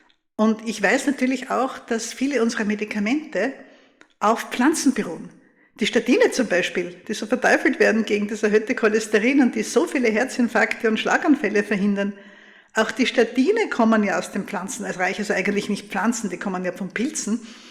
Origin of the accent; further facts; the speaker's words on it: Graz, Styria, Austria; Ich habe auch bei mir daheim liegen einen Zeitungsausschnitt, wo etwas passiert ist in meiner Heimatstadt Graz.